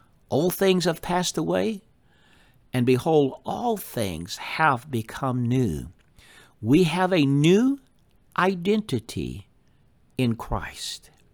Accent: Texas, United States; born there; according to my physical birth, when I was born in Northwest Texas, 1947.

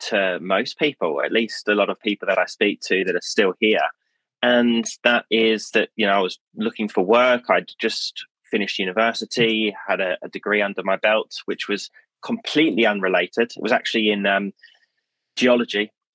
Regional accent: Australia; I grew up in Australia, in case you can't get the accent.

